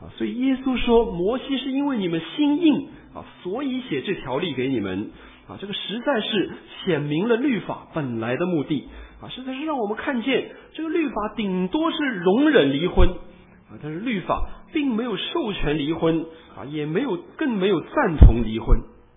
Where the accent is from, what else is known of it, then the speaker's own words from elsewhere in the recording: China; 传统上跟我们中国人也是跟那个世界上大多数的民族一样